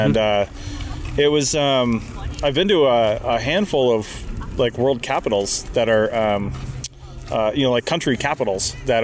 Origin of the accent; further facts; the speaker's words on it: West Coast, United States; even for me growing up on the West Coast, is always just like a center of politics